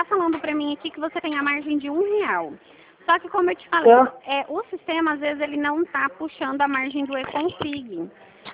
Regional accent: São Paulo, Brazil; Eu sou de São Paulo.

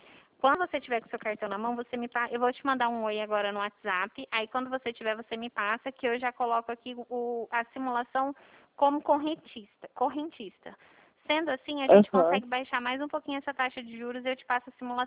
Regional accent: São Paulo, Brazil; Não, eu sou do interior de São Paulo.

